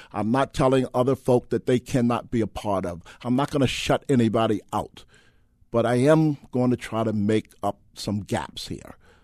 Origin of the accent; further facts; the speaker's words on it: Baltimore, Maryland, United States; You know, I grew up in Latrobe Housing Projects in East Baltimore, and we had a great situation over there when I was growing up.